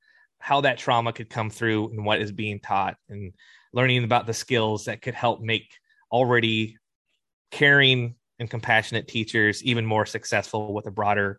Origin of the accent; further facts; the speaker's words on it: California, United States; I am Wukchumni and I am an American.